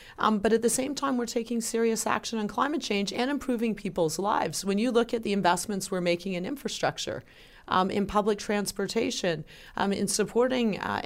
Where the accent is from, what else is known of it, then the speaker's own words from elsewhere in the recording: Hamilton, Ontario, Canada; I'm from Hamilton originally, the Hammer, as we call it. We're pretty practical folks.